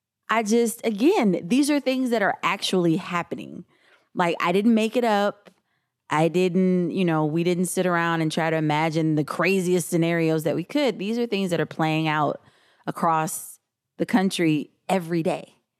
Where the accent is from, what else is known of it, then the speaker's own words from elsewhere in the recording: St. Louis, Missouri, United States; I'm from St. Louis. I grew up there, and I knew a lot of people in that neighborhood.